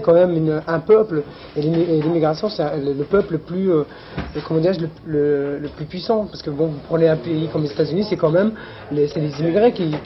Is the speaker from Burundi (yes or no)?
no; Palestine; now in France; On est des Palestiniens en France, comme on peut être des Irlandais chez eux en Angleterre